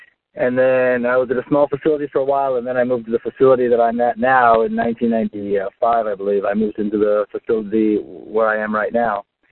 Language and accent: English; Jerusalem, Jerusalem District, Israel; moved away; Well, like you said, I came from Israel. I was born and raised in Jerusalem.